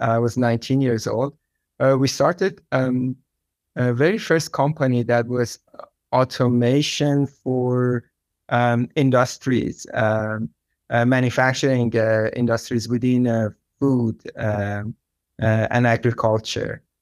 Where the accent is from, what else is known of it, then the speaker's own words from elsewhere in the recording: Tehran, Tehran Province, Iran; I was born and raised in Tehran, in Iran. I was 6 years old when the Iranian Revolution happened, and it was quite a challenging time for me growing up in Iran